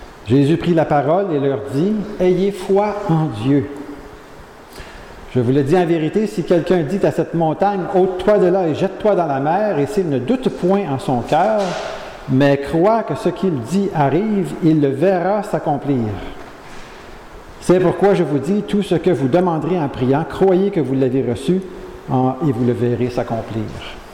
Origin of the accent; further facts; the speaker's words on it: Saint-Lambert, Quebec, Canada; Moi, je venais de Saint-Lambert ici.